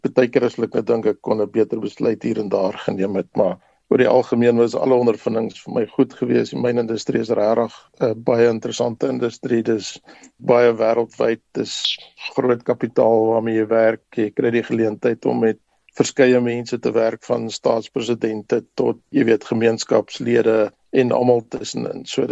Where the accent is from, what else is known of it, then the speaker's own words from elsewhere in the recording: Rustenburg, North West, South Africa; also born or lived in Kimberley; ek was gebore in Kimberley. En ek het my skoolloopbaan begin daar in 'n klein dorp in die Noord-Kaap, maar die meeste van my skoolloopbaan was in Rustenburg gewees. My pa was 'n ondergrondse skofbaas gewees in die platinamyne.